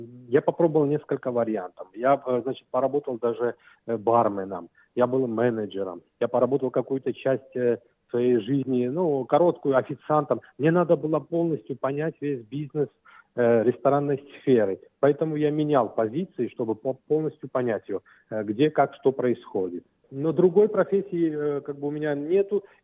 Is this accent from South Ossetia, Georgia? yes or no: no; Tbilisi, Georgia; now in Australia; мы в Австралии уже год. Я родом с Грузии, в Тбилиси, столица Грузии. Я там родился, вырос.